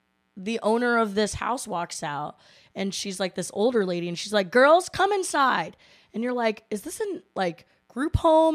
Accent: Chicago, Illinois, United States; I'm from Chicago, and that's cold enough to not be outside with no coat on.

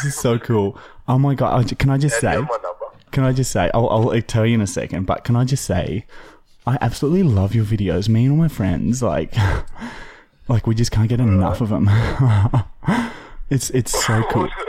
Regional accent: Melbourne, Victoria, Australia; I'm from Melbourne.

